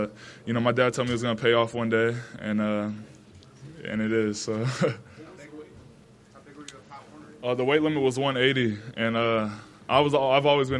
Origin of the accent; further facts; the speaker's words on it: Florida, United States; also born or lived in California; Yeah, I was born in California, and, you know, even though I grew up in Florida, I came back to California